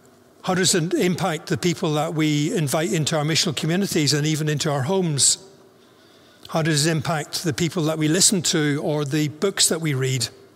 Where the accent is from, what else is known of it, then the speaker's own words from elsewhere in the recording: Northern Ireland, United Kingdom; we're both from Northern Ireland.